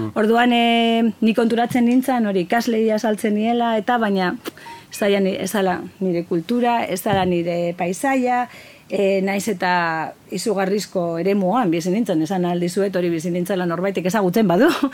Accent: Getxo, Basque Country, Spain; bueno, hori igual gehiago nire herrian, ez? Getxo, nik uzita zenbat aldaketa zeuden egiten

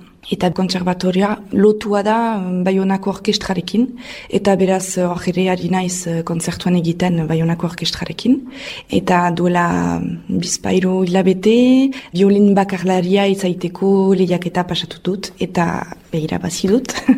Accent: Nouvelle-Aquitaine, France; Beraz, Euskal Herrikoa naiz, Iparraldekoa.

